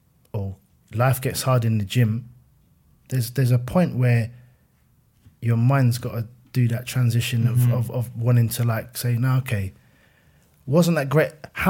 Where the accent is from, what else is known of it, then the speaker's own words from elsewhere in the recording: Fort Worth, Texas, United States; and I'm a kid from Fort Worth in my head, and I'm thinking, how am I even, what?